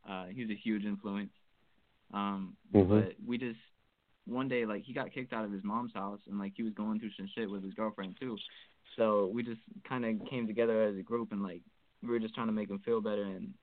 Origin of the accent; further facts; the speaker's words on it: Atlanta, Georgia, United States; I'm from Atlanta, Georgia.